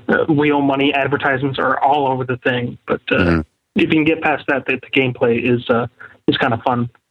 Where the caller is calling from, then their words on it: Rochester, New York, United States; from Rochester, New York.